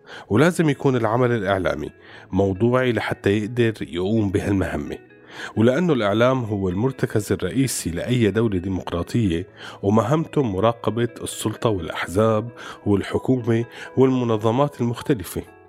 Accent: Syria; وهذا الشيء نحن منفتقده كسوريين،

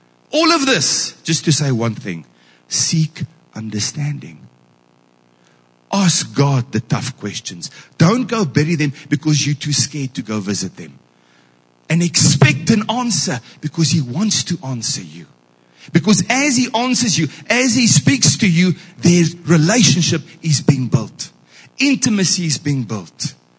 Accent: Kroonstad, Free State, South Africa; I flew up from Hopefield to Joburg, went to Kroonstad. I grew up in Kroonstad.

